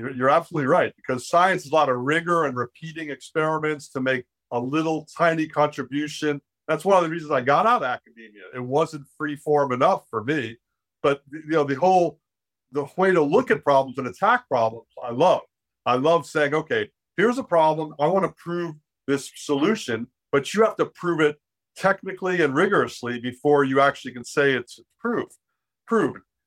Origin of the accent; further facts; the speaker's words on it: Miami, Florida, United States; now in Hawaii, United States; And, you know, I've been in Hawaii now 40 years. I'm a surfer. So it was the obvious place after growing up in Miami.